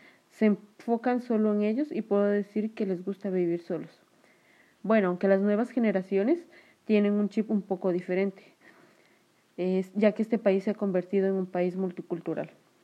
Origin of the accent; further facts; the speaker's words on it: Mexico; Claro está que como mexicanos somos muy conservadores y reservados.